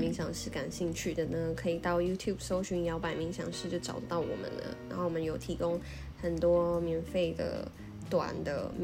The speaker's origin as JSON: {"language": "Chinese", "country": "Taiwan", "said": "我觉得这真的是身为台湾人需要去练习的。"}